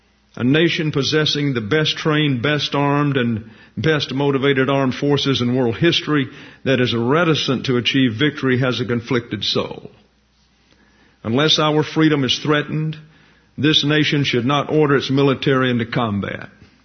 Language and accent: English; United States; I call myself an American, but I, like every other Americans, I am American with a heritage. My heritage is Mexican and Yaqui Indian.